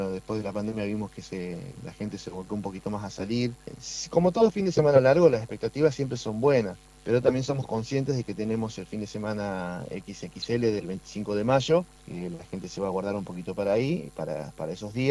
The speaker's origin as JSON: {"language": "Spanish", "town": "Santa Elena", "region": "Entre Ríos", "country": "Argentina", "said": "Soy de Santa Elena, tengo un pequeño hotel en la ciudad de Santa Elena, de profesión soy abogado"}